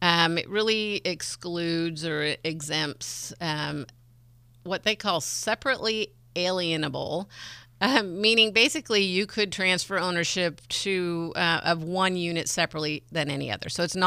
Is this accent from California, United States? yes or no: yes; California, United States; now in Sonoma County, United States; I grew up in Marin County, then moved to Sonoma County and raised my four children.